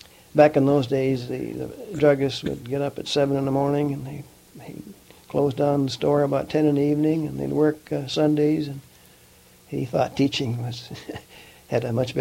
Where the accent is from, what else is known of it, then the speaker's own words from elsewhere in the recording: Lanesboro, Minnesota, United States; also born or lived in Zumbrota / Spring Grove; I was born in Lanesboro, Minnesota, way back about 1920, and we lived primarily in cities in Houston and in Fillmore County, southeastern Minnesota.